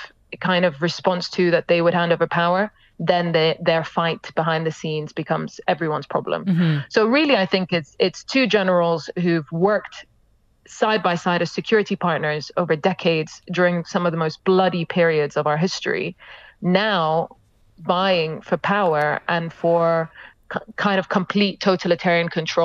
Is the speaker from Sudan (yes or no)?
yes; Khartoum, Sudan; born there; My family home is in Khartoum. I was born in Khartoum and my parents lived there.